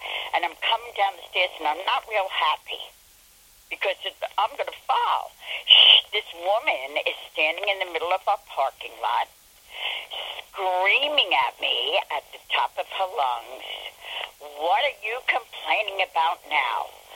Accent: New York, United States; I come from the South Bronx. So I can have a temper.

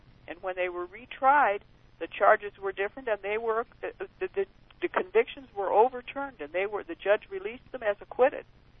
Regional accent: Michigan, United States; I'm originally from Michigan

